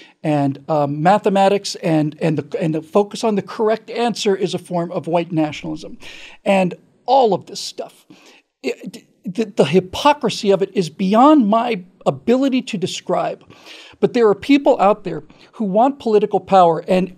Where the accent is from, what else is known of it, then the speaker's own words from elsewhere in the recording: Bermuda; when I was growing up in Bermuda, it wasn't all-white, but it was considerably less racially mixed than it is here.